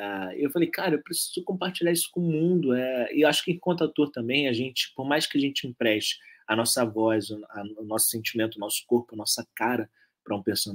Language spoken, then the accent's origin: Portuguese; Salvador, Bahia, Brazil; born there; aqui em Salvador, que é a cidade onde eu nasci